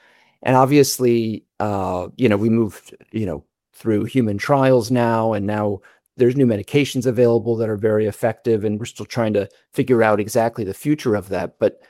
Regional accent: Philadelphia, Pennsylvania, United States; I was first in practice at Stanford in California, now back in my hometown in Philadelphia, Penn.

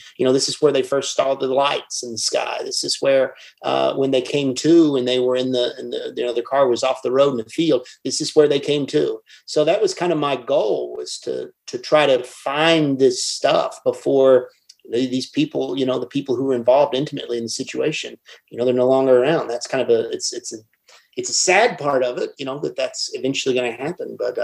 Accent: Somerset, Kentucky, United States; I said, well, I'm from Somerset, Kentucky.

